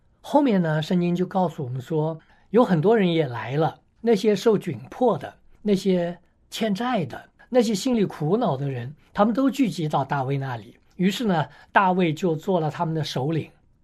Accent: China; 我们中国人说国家有难，匹夫有责

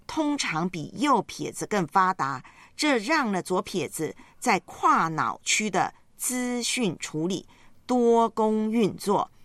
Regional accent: Taiwan; 在老家台湾就很喜欢看棒球比赛，我从小都是看着棒球比赛长大的。

